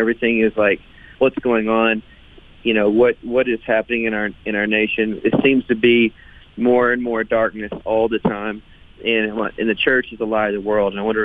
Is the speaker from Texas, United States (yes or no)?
yes; Texas, United States; my dad played country music. I grew up in Texas. So he loved playing country music. Started picking it up. But then I started playing in church. I grew up in a little small town.